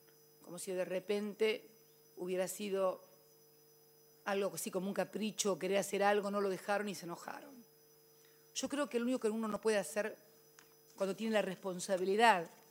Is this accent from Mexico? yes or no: no; Argentina